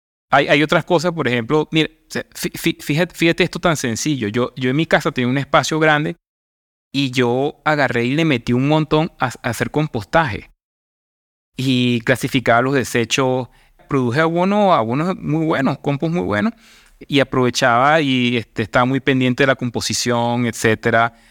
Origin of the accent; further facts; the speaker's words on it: Venezuela; moved away; desde que salí de Venezuela, no tengo tanto eso